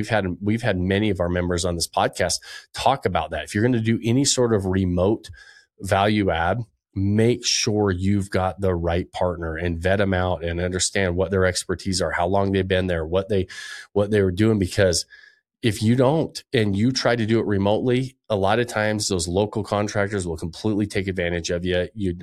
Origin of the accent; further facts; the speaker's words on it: Utah, United States; Yeah. And because, you know, I'm from Utah and whatever you buy, you can cut whatever you want down.